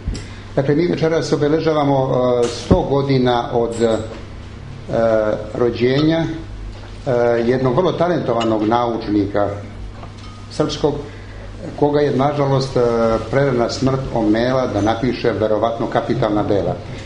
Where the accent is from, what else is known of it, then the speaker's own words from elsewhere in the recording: Pljevlja Municipality, Montenegro; njegovi su rodom tu negde od Tare, otprilike, odakle sam i ja, kod Pljevalja